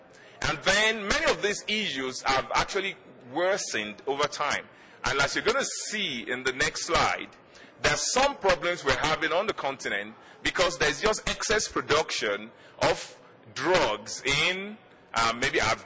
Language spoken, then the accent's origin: English; Nigeria; I'm from Nigeria, and we're just like 9 years out of military rule.